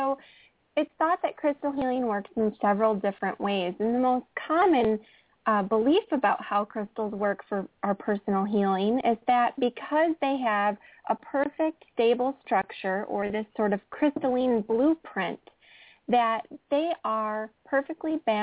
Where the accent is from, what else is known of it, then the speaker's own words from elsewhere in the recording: Madison, Wisconsin, United States; I'm actually from Madison, Wisconsin, just a little bit north of Chicago.